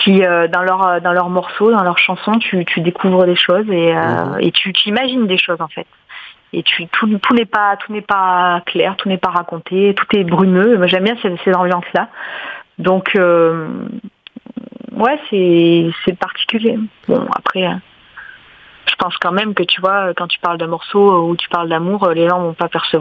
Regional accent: Auvergne-Rhône-Alpes, France; j'étais rentrée chez moi en Auvergne, enfin dans le Cantal

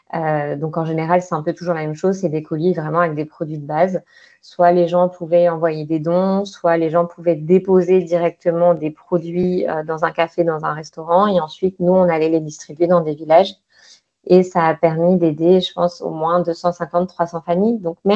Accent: France; En tant que Française, effectivement, on s'attend pas du tout à vivre ce genre d'événement.

